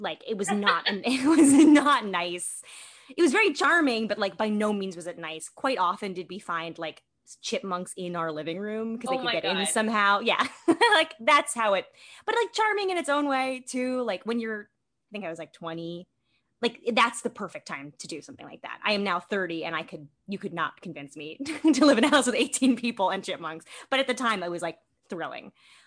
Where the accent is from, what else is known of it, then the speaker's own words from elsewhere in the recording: New York City, New York, United States; I grew up in New York City. I'm born and bred New York City. A little subway rat.